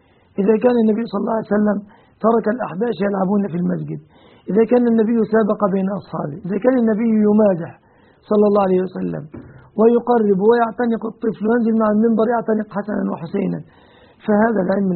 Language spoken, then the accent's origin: Arabic; Egypt; عندنا في مصر